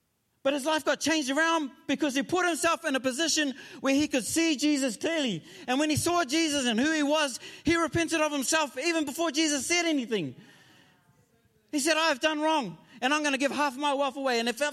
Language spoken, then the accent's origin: English; New Zealand; moved away as an adult; now in Sydney, Australia; In February that year, we moved over from New Zealand. Me and my wife, and at that time, our two-year-old. And $2,500, we moved from New Zealand to start our life here in Sydney.